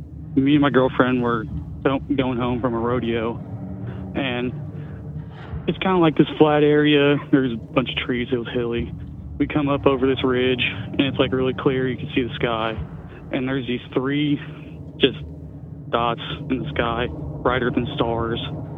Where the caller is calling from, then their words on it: Missouri, United States; from Southeast Missouri.